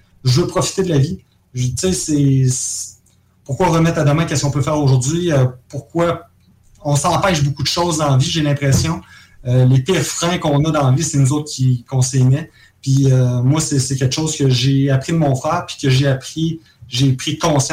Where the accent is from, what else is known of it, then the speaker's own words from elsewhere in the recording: Trois-Rivières, Quebec, Canada; je viens de Trois-Rivières, je suis parti à 6h30 du matin